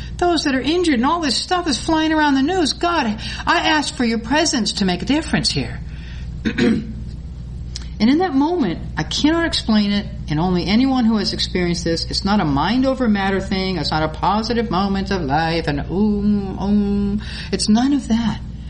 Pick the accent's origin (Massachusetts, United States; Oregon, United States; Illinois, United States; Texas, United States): Massachusetts, United States; Boston; accent: Bostonian; Boston's my hometown. And as I speak about Boston, I might even revert to my original language, which is Bostonian, and there isn't an R in it anywhere for 30 miles, you know, but Boston is my hometown.